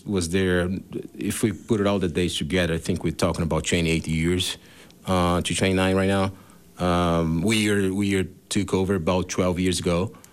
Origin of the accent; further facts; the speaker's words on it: Brazil; when I grew up in Brazil in certain places, where I'm from, we got the second biggest Japanese culture in Brazil, and then I kind of grew up around